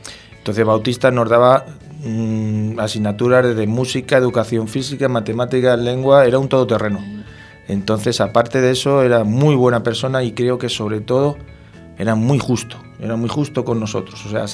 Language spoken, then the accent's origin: Spanish; San Sebastián de los Reyes, Community of Madrid, Spain; era pequeñita, era en San Sebastián de los Reyes, era un tercer piso, eran tres habitaciones pero muy pequeñitas